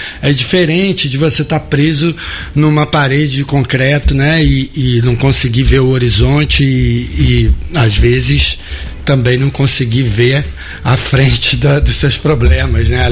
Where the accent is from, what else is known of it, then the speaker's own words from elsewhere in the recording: Rio de Janeiro, Brazil; Eu vim da Curicica, que já era perto da Globo. Eu vim da Curicica, depois da Taquara. Eu sou de Jacarepaguá, lá no Rio, que é um bairro mais Zona Oeste.